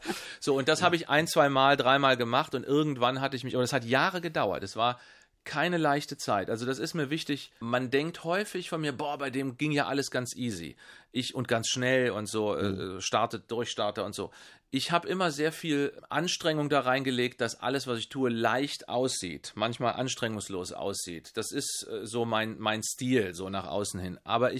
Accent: Siegburg, North Rhine-Westphalia, Germany; also in meiner Heimatstadt gewissermaßen, wo ich mich auch etwas auskannte, habe ich angefangen.

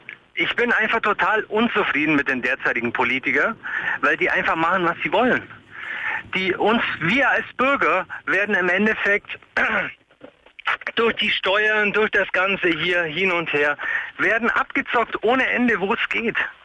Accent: Ulm, Baden-Württemberg, Germany; now in Frankfurt, Germany; Ich bin seit 4 Jahren hier, ich komme ursprünglich eigentlich aus Ulm, Stuttgart-Ecke.

